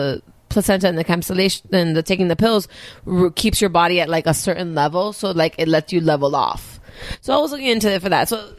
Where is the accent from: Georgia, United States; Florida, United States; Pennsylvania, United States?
Florida, United States; Miami; I grew up in Miami. I'm Cuban.